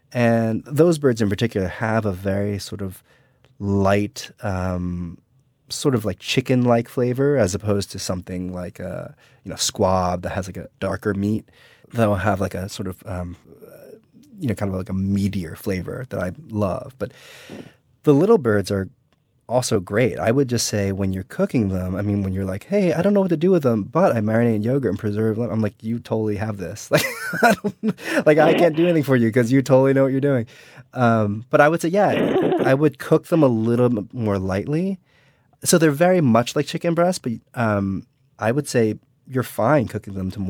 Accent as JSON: {"language": "English", "region": "New Jersey", "country": "United States", "tie": "born or raised there"}